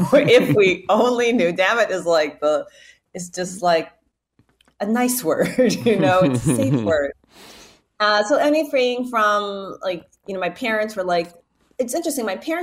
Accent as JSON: {"language": "English", "town": "Shaker Heights", "region": "Ohio", "country": "United States", "tie": "born or raised there", "said": "I'm born and raised in Cleveland, Ohio, in a suburb, actually, I should say, Shaker Heights."}